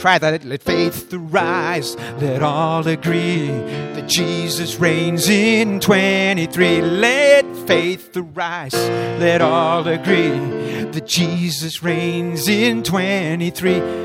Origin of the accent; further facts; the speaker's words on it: Montreal, Quebec, Canada; also born or lived in Ottawa Valley / Toronto; now in Kitchener, Canada; I'm originally from Montreal, Ottawa Valley, then Toronto, and then Lord has led us west. But living in Kitchener